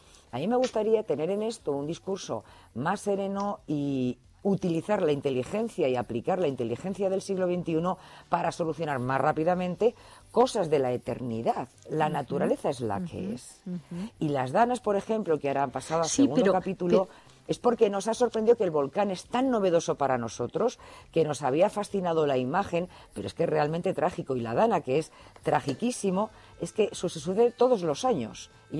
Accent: Estella, Navarre, Spain; Y en Estella, en Navarra, en mi pueblo, ha habido inundaciones hasta que tenían que navegar con barcas.

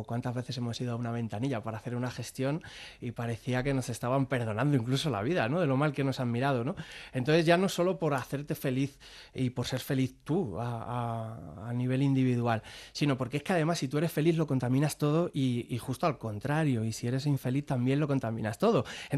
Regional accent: Fuenlabrada, Community of Madrid, Spain; Yo soy cuando, de Fuenlabrada.

